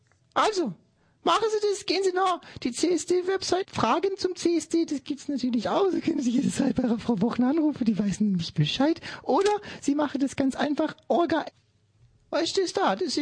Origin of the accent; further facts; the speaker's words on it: Stuttgart, Baden-Württemberg, Germany; ich bin auch aus Stuttgart.